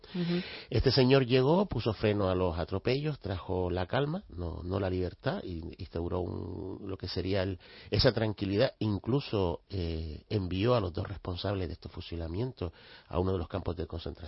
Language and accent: Spanish; Las Palmas de Gran Canaria, Canary Islands, Spain; yo vivo aquí en el barrio de la Isleta, Las Palmas de Gran Canaria, y siempre jugué de pequeño en la Plaza de España.